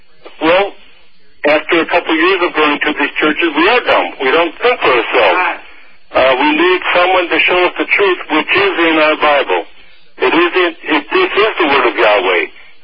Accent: Wisconsin, United States; Originally, I'm from Wisconsin, and I was raised in the Lutheran Church for 57 years.

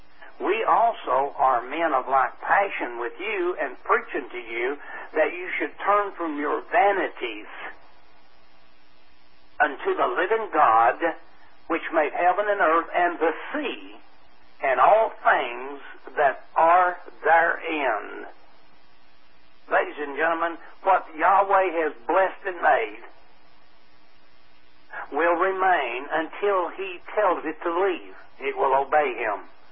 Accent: Tennessee, United States; born there; I was born in Tennessee, and probably I'm going to die in Tennessee.

